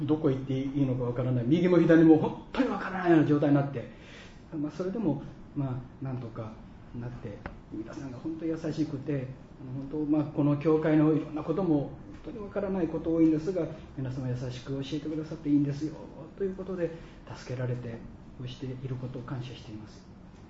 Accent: Osaka, Japan; 私は大阪で生まれ育ち、進学校も神戸で、ずっとつまり太平洋側におりましたので、日本海側っていうのは初めてなんです。

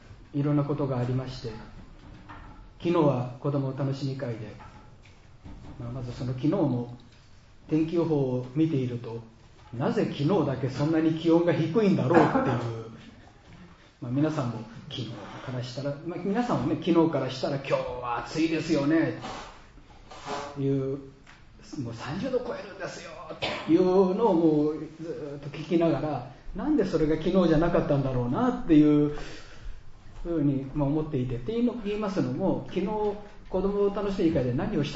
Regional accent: Takatsuki, Osaka, Japan; 特に震源地が高槻という私の実家の本当に近くなので

